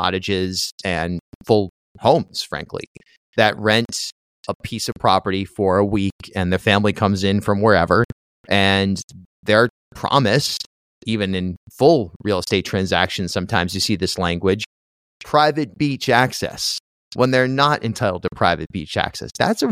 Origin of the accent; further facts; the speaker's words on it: Charlestown, United States; I grew up in Charlestown, and I was always surprised by some of the stuff that I would see when I'd have my summer jobs on the beach